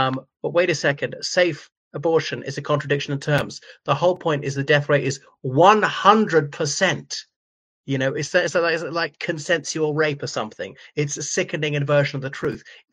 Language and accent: English; Ireland; o everyone … from Ireland.